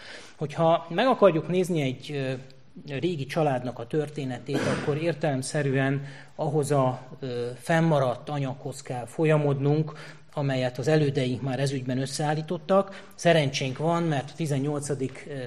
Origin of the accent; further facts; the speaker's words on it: Zalaszentgrót, Zala, Hungary; tőzsgyökeres zalaiként, én Zalaszentgróton nevelkedtem